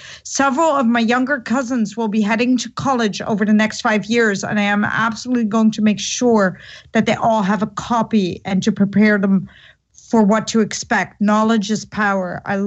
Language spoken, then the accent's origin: English; Pakistan; born there; I'm brown-skinned myself. I was born in Pakistan and adopted by a Dutch couple.